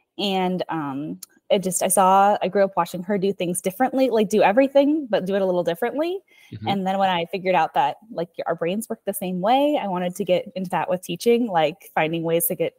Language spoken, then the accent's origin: English; Mineola, Texas, United States; No, I grew up in Mineola. So where the taco ride ends